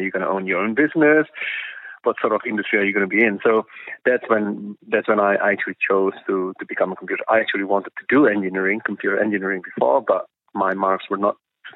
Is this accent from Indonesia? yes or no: yes; Indonesia; I mean, this is the way we were raised as well in Indonesia is to have a good education.